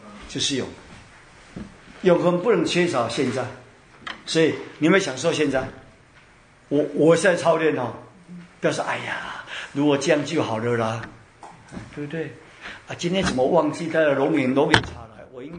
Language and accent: Chinese; China; 所以我们中国人，特别是华人，要让耶稣的爱来什么，来转换我们